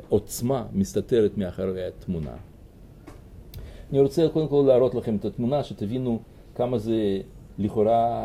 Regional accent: Russia; moved away; אתם יודעים שכשאני גדלתי ברוסיה, אז שם היה אסור לשתות

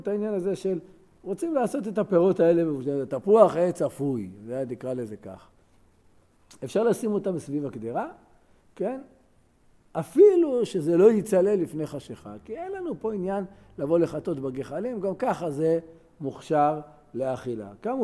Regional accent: Jerusalem, Jerusalem District, Israel; אני זוכר בתור ילד בשכונת הבוכרים

